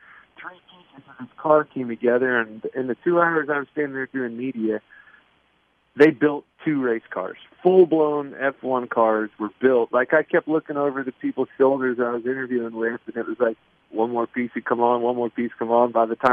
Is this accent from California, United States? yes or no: no; Kansas, United States; I mean, how I grew up around here in Kansas in the Midwest